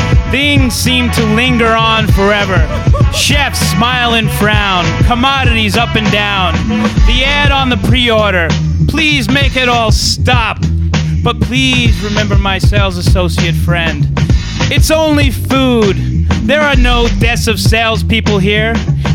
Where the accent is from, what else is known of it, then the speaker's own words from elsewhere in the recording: France; I grew up in France.